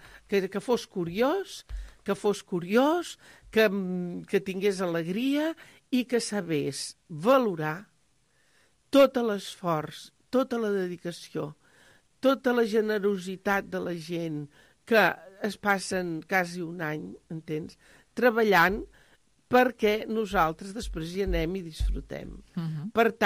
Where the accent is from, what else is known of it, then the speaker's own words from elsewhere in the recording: Barcelona, Catalonia, Spain; la del meu poble, la de Sants.